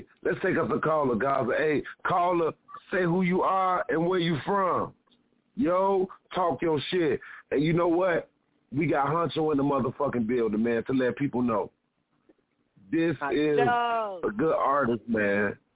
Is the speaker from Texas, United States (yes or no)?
no; Chicago, Illinois, United States; I'm from Chirac, you know what I'm saying?